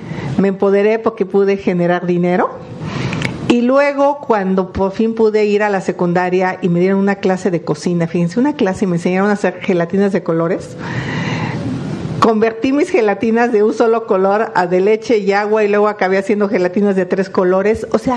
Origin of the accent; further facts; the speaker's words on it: Hidalgo, Mexico; born there; Yo nací en el Valle del Mezquital, en una pobreza tremenda.